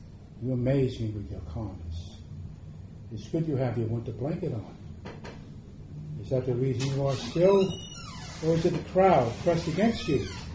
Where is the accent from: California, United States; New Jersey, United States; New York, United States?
New York, United States; Bronx; Pelham Bay in the Bronx, which I'm from the Bronx. Before I became educated, I'd say I'm from the Bronx. Now from the Bronx, Bronx, you know.